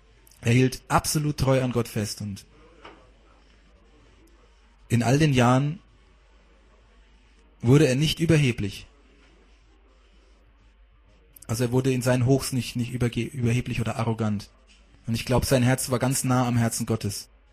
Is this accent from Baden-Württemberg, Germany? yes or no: no; Hammelburg, Bavaria, Germany; gerade in Hammelburg, wo ich aufgewachsen bin